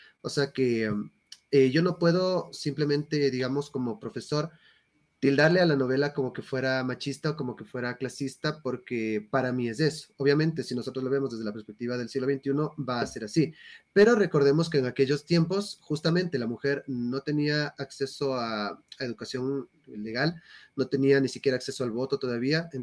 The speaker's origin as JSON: {"language": "Spanish", "country": "Ecuador", "said": "cómo todo eso nos conlleva a nosotros como ecuatorianos al cómo podemos nosotros mejorar el país"}